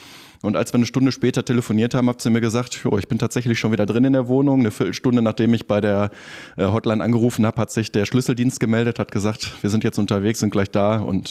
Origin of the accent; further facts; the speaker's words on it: Dortmund, North Rhine-Westphalia, Germany; Ich komme aus Hombruch persönlich, wohne da auch.